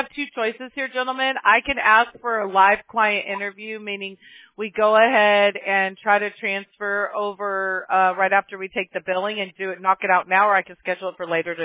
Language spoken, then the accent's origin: English; Mobile, Alabama, United States; born there; So I was born in Mobile, Alabama.